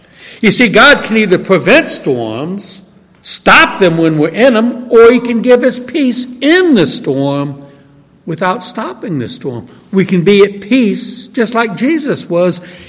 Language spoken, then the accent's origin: English; New Orleans, Louisiana, United States; When I was, I was 13 years old, and I grew up in New Orleans, and as you know, every few years a hurricane comes toward New Orleans.